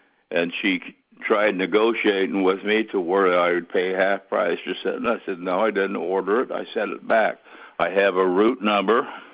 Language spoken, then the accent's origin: English; Utica, Nebraska, United States; I'm from Utica, Nebraska, zip code 68456.